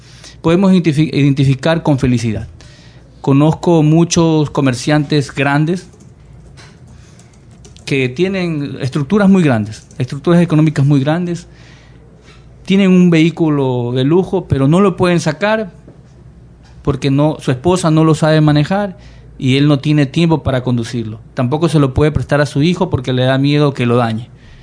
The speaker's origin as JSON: {"language": "Spanish", "town": "Machala", "region": "El Oro", "country": "Ecuador", "said": "vivía en Machala, yo soy de Machala."}